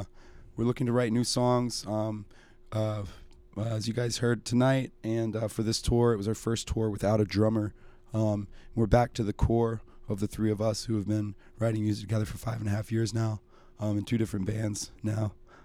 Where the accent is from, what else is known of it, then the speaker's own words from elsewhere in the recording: Greenville, North Carolina, United States; now in Baltimore, United States; We're from Greenville, North Carolina. That's where we got our start playing. I've known Garrett, the keyboardist, since I was about 15, and met William in college. So, yeah, we came out of Greenville, but we've been living up in Baltimore collectively for only about 2 months now.